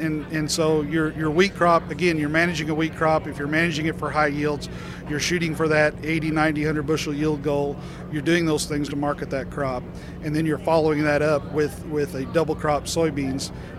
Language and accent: English; Benton, Illinois, United States; from Benton, Illinois.